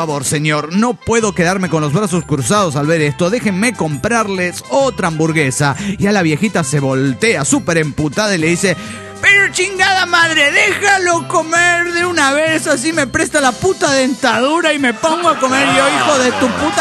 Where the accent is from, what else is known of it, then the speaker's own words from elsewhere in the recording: Tijuana, Baja California, Mexico; de Tijuana, México.